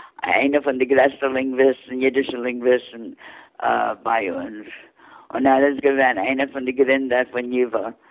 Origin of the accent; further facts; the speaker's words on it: Bronx, New York, United States; also born or lived in Brooklyn; Ich bin geboren geworden in Brooklyn, aber bei jungen Eltern hat die Familie sich übergeklebt in der Bronx. Und ich war in der Bronx, gemacht mein ganzen Leben.